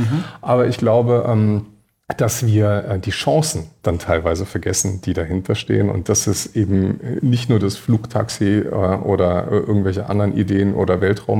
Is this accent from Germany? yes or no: yes; Berlin, Germany; Ich komme ja aus Berlin, ne?